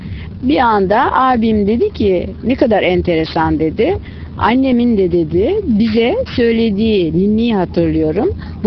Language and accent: Turkish; Iran; Biliyorsunuz ben aslen İranlıyım.